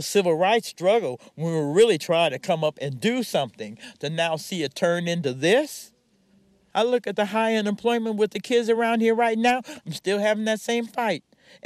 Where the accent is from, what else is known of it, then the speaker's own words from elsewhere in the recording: Los Angeles, California, United States; born there; See, I was born in Los Angeles. I know my city is better than this. These are my people.